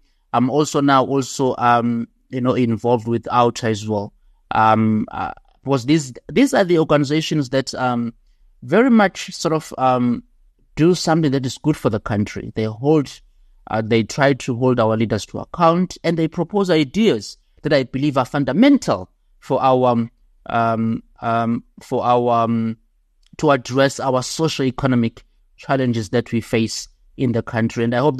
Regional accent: Stanger, KwaZulu-Natal, South Africa; I'm from KwaZulu-Natal, Stena, a very small town in the North Coast. So that's where I grew up. Did high school there in Groutville.

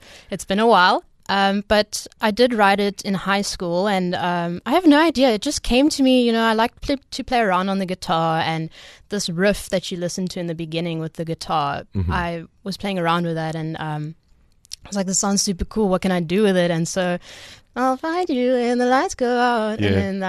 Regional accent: Queenstown, Eastern Cape, South Africa; also born or lived in Kimberley; I was born in Kimberley, but then we moved. I pretty much spent my whole life in Queenstown, also known as Kumani now, and I am now 21 years old.

